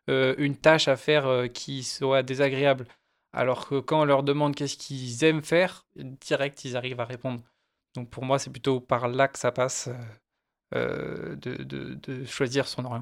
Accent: Pont-de-Beauvoisin, Auvergne-Rhône-Alpes, France; now in Bilieu, France; moi, j'étais de base, j'étais du Pont de Beauvoisin, donc à 30 minutes de Voiron.

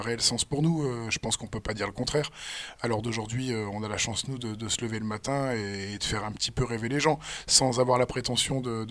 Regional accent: Voiron, Auvergne-Rhône-Alpes, France; Et moi, j'ai grandi à Voiron.

